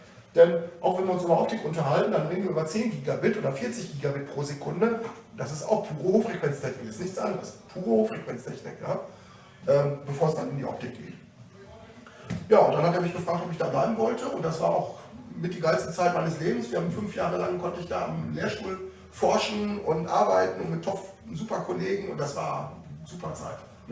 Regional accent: Hamm, North Rhine-Westphalia, Germany; Ich bin halt aufgewachsen in Hamm auf einem Bauernhof.

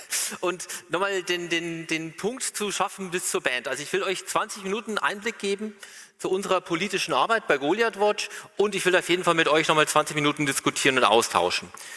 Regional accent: Bavaria, Germany; Ich komme aus Bayern.

